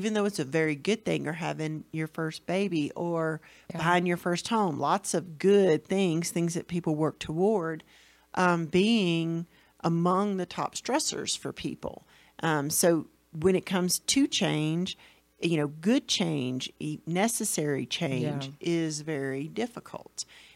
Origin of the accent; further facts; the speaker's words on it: Florida, United States; because I grew up on lakes in Florida, like the whole county was basically lakes.